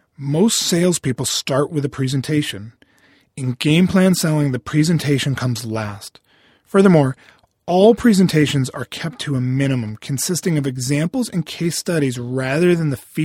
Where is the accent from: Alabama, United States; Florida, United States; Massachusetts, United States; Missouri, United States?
Massachusetts, United States; Boston; Probably not surprising since I'm from Boston.